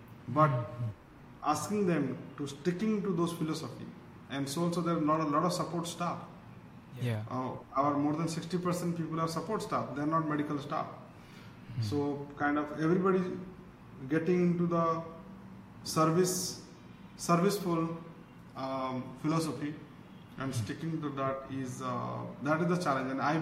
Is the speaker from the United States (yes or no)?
no; Odisha, India; born there; Yeah, so of course I was born in Odisha, and people back in Odisha, they never knew that we are doing all these things.